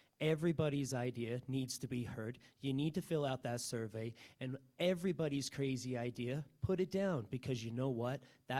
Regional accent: Kamas, Utah, United States; Well, born and raised in Camas, Utah. Howdy there. Summit County resident my whole life, 37 years now, and Park City resident, 16 years.

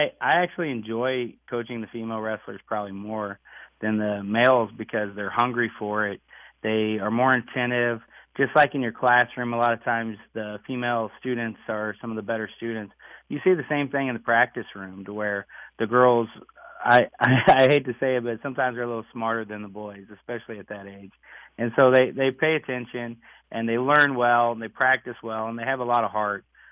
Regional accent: Pleasant Valley, United States; I'm from Pleasant Valley, and we had a young lady by the name of Michaela who came through

